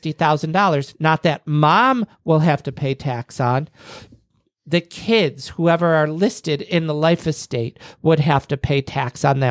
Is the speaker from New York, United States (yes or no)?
yes; Buffalo, New York, United States; we're from New York. We're from Buffalo, New York, which is right next to Canada.